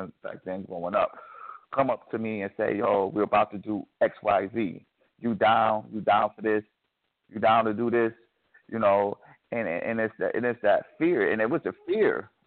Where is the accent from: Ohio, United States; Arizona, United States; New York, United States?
New York, United States; I know I grew up in a really tough area growing up in New York